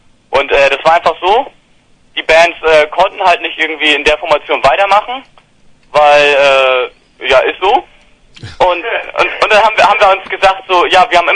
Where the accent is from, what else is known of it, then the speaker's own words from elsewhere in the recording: Bullendorf, Germany; Aus Bullendorf. Also eigentlich bei dem Zorn, aus allen Dörfern vereint.